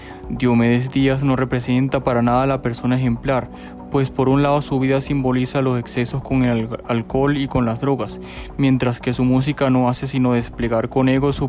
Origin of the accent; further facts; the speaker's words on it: Valledupar, Cesar, Colombia; Soy de Valledupar y me gustaría que quitaran el monumento